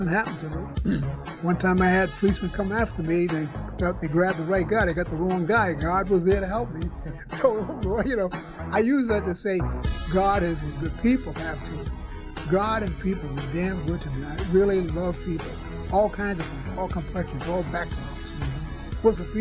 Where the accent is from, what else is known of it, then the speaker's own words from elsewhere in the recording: Rhode Island, United States; Something about this place, just that I've been here, I was born here, you know, and I enjoyed it. I mean, I can go somewhere else, but I never can give up Rhode Island. This is my home base.